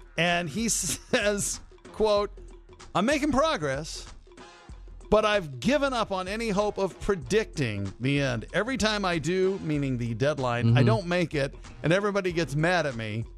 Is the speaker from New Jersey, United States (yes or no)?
no; Maine, United States; born there; I was born in Maine. I'm a maniac.